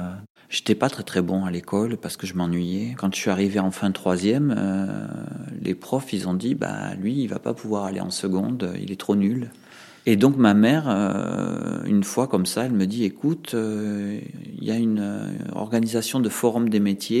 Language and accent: French; Agen, Nouvelle-Aquitaine, France; accent: southwestern French; Moi, je suis un gamin de la campagne, donc je suis du sud-ouest de la France, ça doit s'entendre, mon accent.